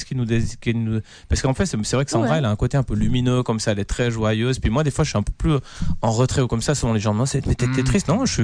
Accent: Switzerland; Nous, on est des Suisses

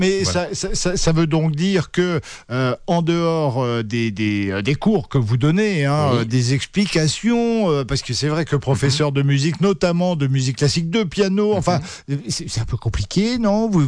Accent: France; Et parce que chez nous, en France, on peut considérer aussi que la musique classique, c'est pour une élite

